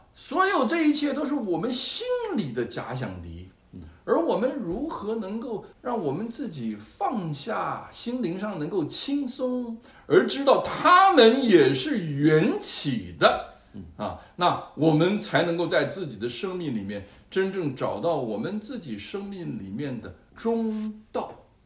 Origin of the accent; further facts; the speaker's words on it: United States; Chinese is a second language; 作为一个美国人，我从来不忌讳要直接的指出这一点